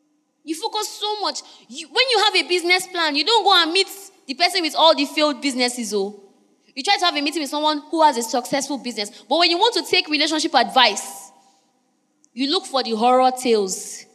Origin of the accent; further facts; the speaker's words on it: Niger Delta, Nigeria; And I'm from Niger Delta.